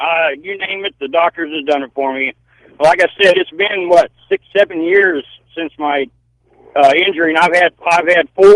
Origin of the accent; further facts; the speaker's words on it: Kansas, United States; I am from up north, yes. I'm from Kansas.